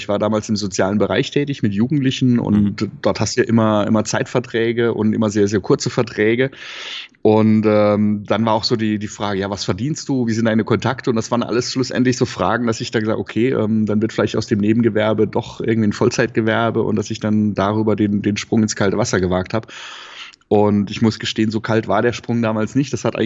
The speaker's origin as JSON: {"language": "German", "town": "Karlsruhe", "region": "Baden-Württemberg", "country": "Germany", "said": "ich bin aus Karlsruhe."}